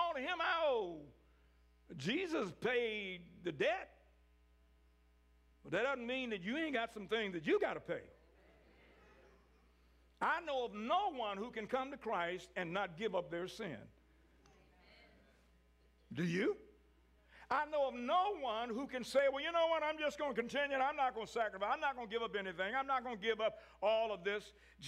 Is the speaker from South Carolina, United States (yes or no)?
no; Virginia, United States; I was born in Charlotte County and raised up in Halifax County, which people considered, you know, if you go look at it on the demographics, two of the poorest counties in the state of Virginia